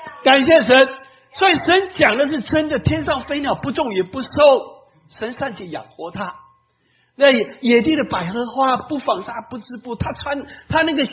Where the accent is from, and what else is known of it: China